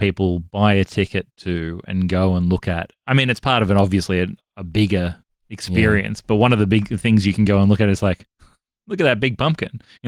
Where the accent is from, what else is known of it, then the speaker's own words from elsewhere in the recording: Sydney, New South Wales, Australia; We grew pumpkins in our backyard growing up in Sydney.